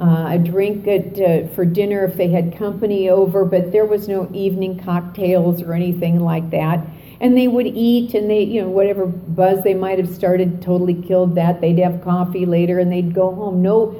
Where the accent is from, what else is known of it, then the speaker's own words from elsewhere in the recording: South Dakota, United States; I was raised in the Midwest. I had always wanted to be a Southern Belle, and God started me in South Dakota, you know.